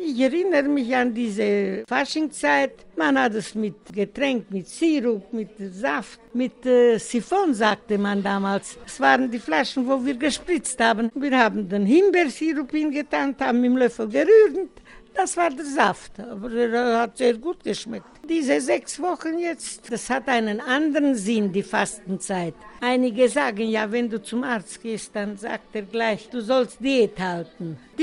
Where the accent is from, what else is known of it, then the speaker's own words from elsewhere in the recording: Mediaș, Sibiu County, Romania; Und sogar bei uns in Medesch hat man es in der Schule gemacht.